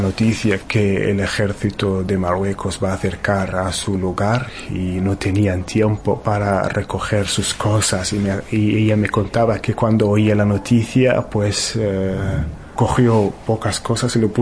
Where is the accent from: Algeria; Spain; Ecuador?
Algeria; Tindouf Province; Soy saharaui. He vivido y crecido en los campamentos de refugiados saharauis en el suroeste de Argelia.